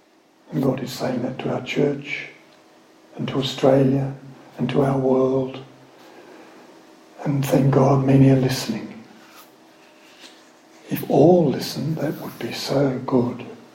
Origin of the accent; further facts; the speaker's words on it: Ireland; Here am I being very proud of being Irish, aren't I?